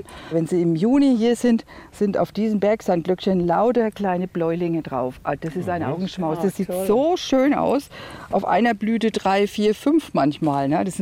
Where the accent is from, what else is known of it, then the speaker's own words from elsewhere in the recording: Bavaria, Germany; Also ich komme aus Franken, na, da lege ich mehr Wert drauf. Ich bin kein Bayer, ich bin ein Franke. Also es ist schon 650 Kilometer weg von hier und weit, weit weg vom Meer.